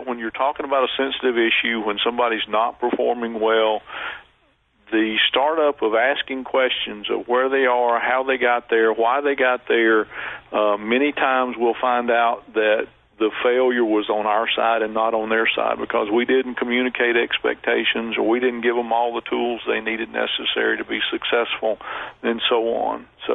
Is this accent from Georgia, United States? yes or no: yes; Atlanta, Georgia, United States; I was born and raised in Atlanta.